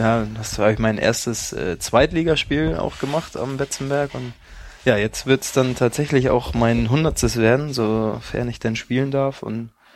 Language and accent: German; Hamburg, Germany; ich komme aus Hamburg und habe meine Familie und meinen Freundeskreis hier.